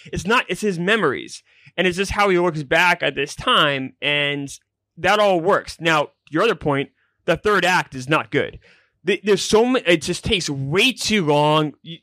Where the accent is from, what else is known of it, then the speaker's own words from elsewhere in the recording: New York, United States; So when I was a kid growing up in Long Island